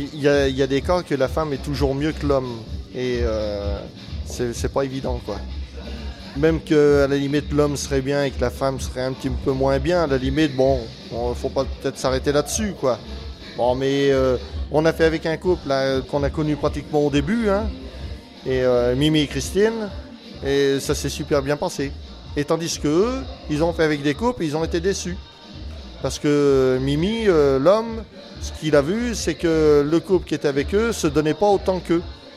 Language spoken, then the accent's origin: French; Rouillac, Nouvelle-Aquitaine, France; Bon, on est de Rouillac. On n'est pas de loin.